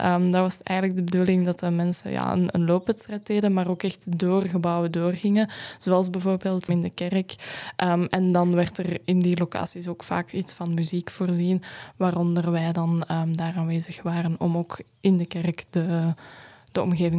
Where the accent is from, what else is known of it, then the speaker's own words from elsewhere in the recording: Onderzeel, Flanders, Belgium; now in Kapelle-op-den-Bos, Belgium; Momenteel in Kapellen op den Bosch, maar ik ben van Onderzeel.